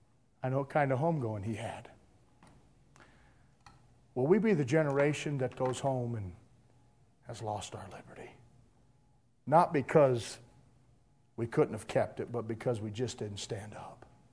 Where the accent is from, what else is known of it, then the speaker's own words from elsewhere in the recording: Philadelphia, Pennsylvania, United States; I was born and raised near Philadelphia.